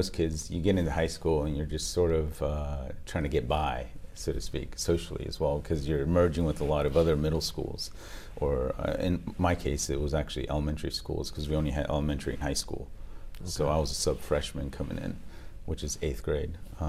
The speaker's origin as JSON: {"language": "English", "country": "United States", "tie": "born or raised there", "said": "growing up in the States, you know, I was always sort of I always felt like an outsider a little bit."}